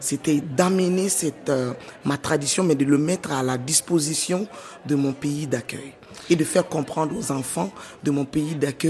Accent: Kayes, Mali; Moi, je suis de Caïs.

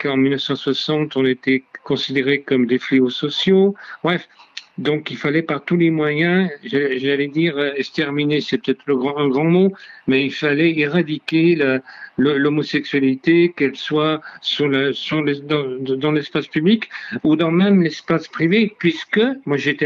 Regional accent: Lyon, Auvergne-Rhône-Alpes, France; je suis lyonnais, je vous parle de Lyon. Et à Lyon, j'ai été raflé je ne sais pas combien de fois.

